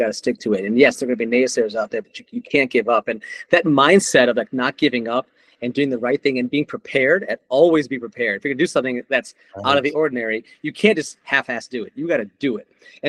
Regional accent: Wisconsin, United States; No, I'm a Wisconsin boy, man. I was born and bred in Wisconsin, man.

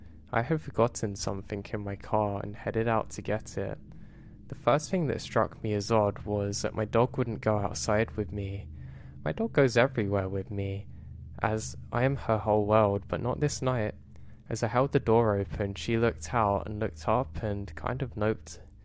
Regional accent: Oregon, United States; also born or lived in Las Vegas, United States; Now, me growing up in Oregon, I love the rain. And for the past 10 years, we lived in Vegas

